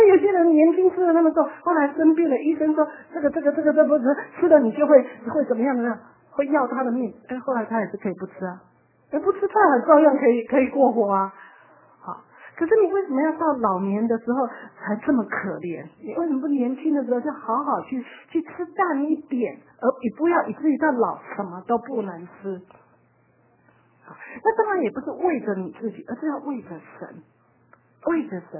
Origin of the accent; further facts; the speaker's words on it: Taiwan; 我们台湾人都是白萝卜